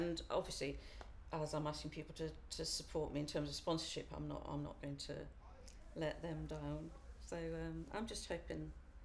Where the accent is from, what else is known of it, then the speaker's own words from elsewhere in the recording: Gateshead, North East England, United Kingdom; I'm originally from the northeast, actually. I was brought up in Gateshead